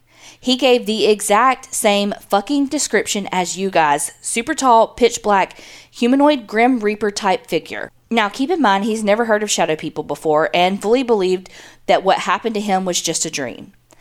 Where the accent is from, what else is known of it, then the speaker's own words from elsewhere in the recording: United States; moved away as an adult; now in United Kingdom; Side note, I'm American, but I live in Scotland now since my fiancé is Scottish